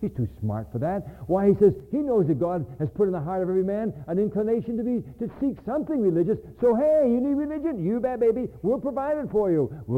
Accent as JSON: {"language": "English", "region": "New England", "country": "United States", "said": "Sorry, I'm from New England. We're going to eat shrimp."}